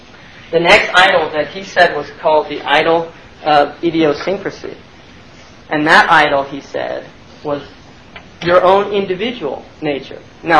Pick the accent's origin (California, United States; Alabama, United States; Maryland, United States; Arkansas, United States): California, United States; We're from California, so we say water.